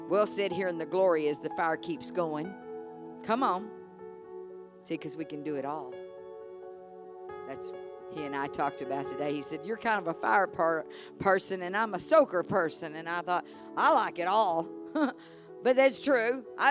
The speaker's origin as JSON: {"language": "English", "region": "Southern United States", "country": "United States", "accent": "southern", "said": "But I guess with my southern accent, it just didn't come out quite right."}